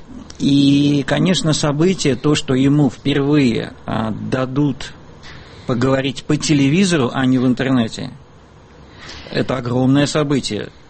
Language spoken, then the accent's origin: Russian; Moscow, Russia; как москвич